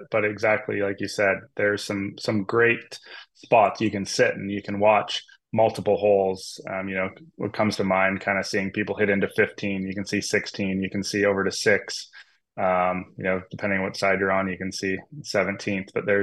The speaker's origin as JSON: {"language": "English", "town": "Listowel", "region": "Ontario", "country": "Canada", "tie": "born or raised there", "said": "I hopped in the car from my hometown of Listowel, Ontario, with my dad actually"}